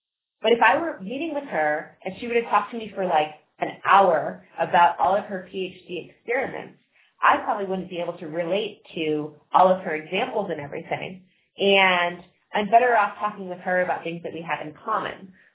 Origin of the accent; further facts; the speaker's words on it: San Francisco, California, United States; I started to like treat my hometown of San Francisco as its own adventure. And I had grown up principally in the suburbs, so I wasn't all that familiar with different neighborhoods of the city.